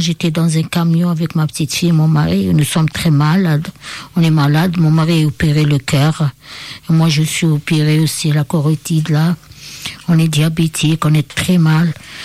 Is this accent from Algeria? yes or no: yes; Algeria; French is a second language; now in France; Oui, nous sommes Algériens. Et nous sommes nés avant le 62